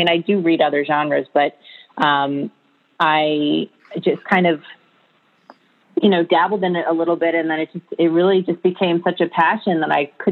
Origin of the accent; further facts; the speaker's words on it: Baltimore, Maryland, United States; I grew up in Baltimore. I still live in Baltimore. I've always lived on the East Coast. I've lived in other states, but Maryland is my home.